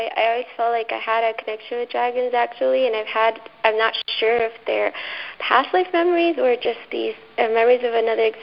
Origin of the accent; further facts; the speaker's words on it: Miami, Florida, United States; I'm from Florida, too. Great. Yeah, I come from Miami